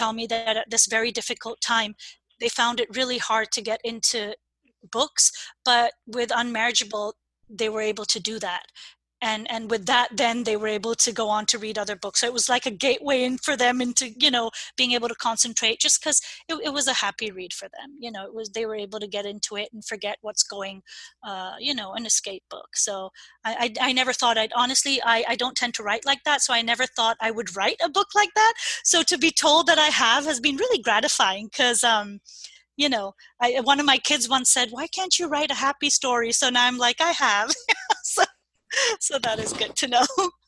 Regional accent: Pakistan; also born or lived in Saudi Arabia / England; I grew up in Pakistan, in Saudi Arabia also, and in England.

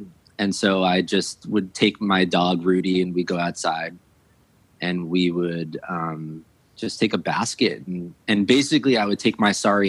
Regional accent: Dix Hills, New York, United States; New York. This was in New York. This is in Dix Hills.

